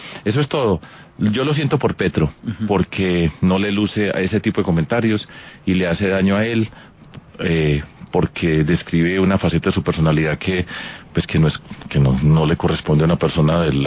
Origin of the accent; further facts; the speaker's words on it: Antioquia, Colombia; Yo soy antioqueño, por supuesto, pues eso no tiene ningún misterio, y además es un orgullo ser antioqueño, ser colombiano.